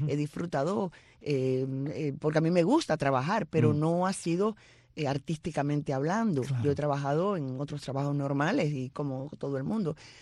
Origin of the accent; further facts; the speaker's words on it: Havana, Cuba; Sí, nací en La Habana. Nací en plena Habana. Después nos mudamos para La Víbora cuando yo tenía como 7 años. No, miento. Me mudé para La Víbora como a los 12 años. Yo viví 2 veces en La Habana.